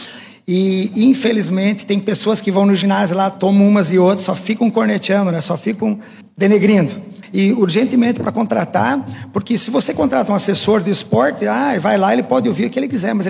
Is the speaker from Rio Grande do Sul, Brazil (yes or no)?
yes; Rodeio Bonito, Rio Grande do Sul, Brazil; Sou de Rodeio Bonito